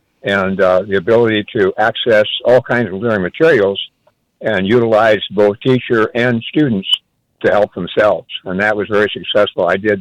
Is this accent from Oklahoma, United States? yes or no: no; Lexington, Michigan, United States; like in where I grew up in Lexington, Michigan, the last years that I taught.